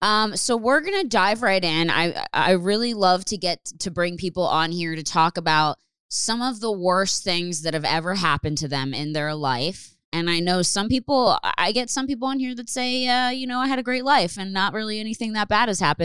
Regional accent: Pennsylvania, United States; I grew up in Upper Bucks County.

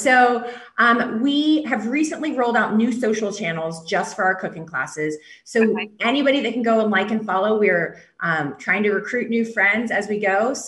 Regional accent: the South, United States; You know, we're from the South, so we love shrimp and grits.

